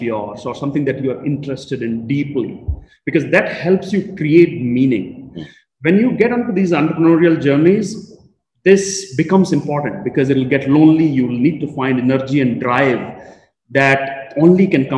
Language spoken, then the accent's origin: English; North India, India; I'm from North India, she's from South